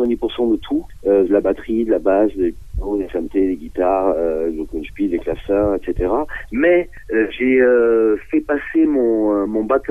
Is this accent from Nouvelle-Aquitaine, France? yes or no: yes; Barbaste, Nouvelle-Aquitaine, France; also born or lived in Aix-en-Provence / Paris; Je suis né à Aix-en-Provence, et j'ai tout de suite, vers l'âge de 6 ans, vécu dans le sud-ouest, près de Barbaste, dans le Lot-et-Garonne, voilà.